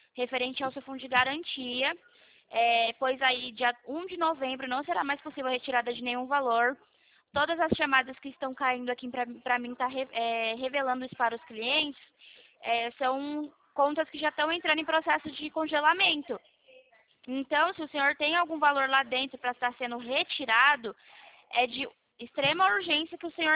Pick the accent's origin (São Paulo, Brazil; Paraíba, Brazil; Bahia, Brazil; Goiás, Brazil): São Paulo, Brazil; Sou de São Paulo, capital.